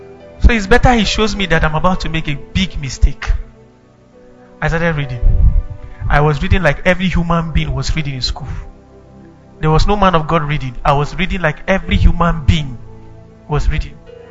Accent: Zaria, Kaduna State, Nigeria; I was coming from an apostolic setting. I grew up in Kaduna, Zaria. So we are known there till today for prayer.

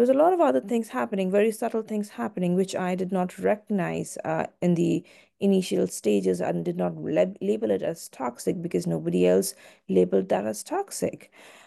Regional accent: India; moved away as an adult; now in United States; I am originally Indian, and I grew up in India, completed my education there, and then part of my education there, and then moved to the States for my grad school degree and for work.

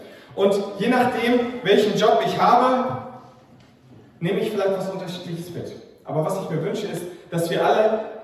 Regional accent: Schleswig-Holstein, Germany; Ich komme aus Norddeutschland, Schleswig-Holstein, und da hat man das Glück, dass man da nicht so viel redet.

